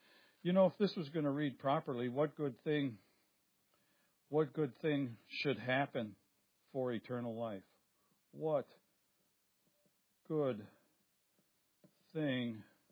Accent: Forest Park, Illinois, United States; born there; and I was born in Forest Park.

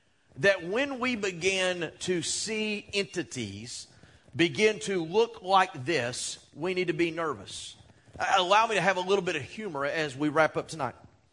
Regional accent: Texas, United States; I just say that because I'm from Texas.

